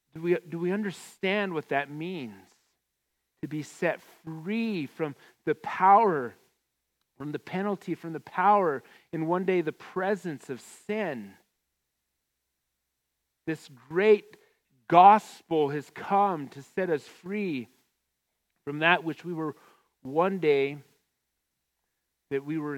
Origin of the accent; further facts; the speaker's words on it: United States; maybe it's just because I'm American, but there's just nothing quite like America.